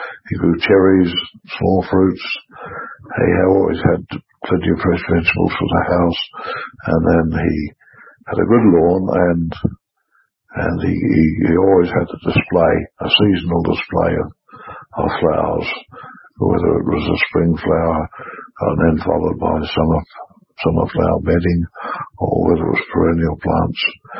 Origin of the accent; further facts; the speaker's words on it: Waimate, Canterbury, New Zealand; So I was born in Waimate, South Canterbury, in 1912, 30th of February, and I grew up in the down country out to the gorge from Waimate, but educated in Waimate.